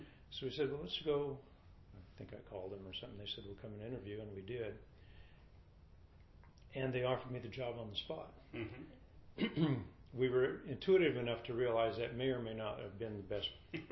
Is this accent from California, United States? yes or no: no; Joseph, Oregon, United States; what I was familiar with growing up in the High Willows in town of Joseph and the environment I enjoyed